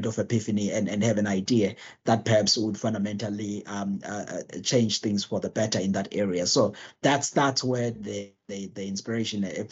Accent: South Africa; I mean, look, I'm a South African, and we're struggling with about three problems in this country.

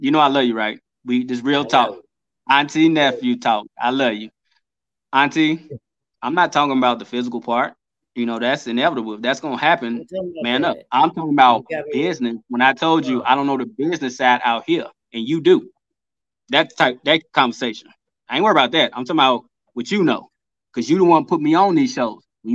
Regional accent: Chicago, Illinois, United States; If you come to Chicago, where I'm from

